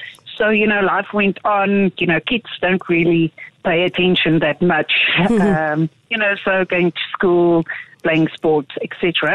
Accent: Pretoria, Gauteng, South Africa; So I'm born and bred in Pretoria, and up until the age of 7, I would say life was pretty normal.

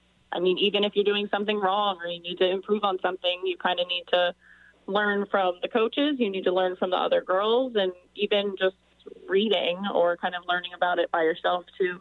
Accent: Mount Airy, Maryland, United States; I am a Frederick County native. I grew up right around Mount Airy area, and I went to Linganore.

